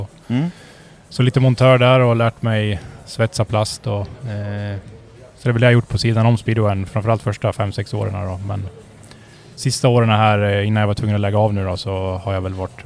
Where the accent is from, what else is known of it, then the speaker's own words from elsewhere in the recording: Avesta, Dalarna County, Sweden; 32 år, född och uppväxt i Avesta. Bor där tillsammans med min sambo Lovis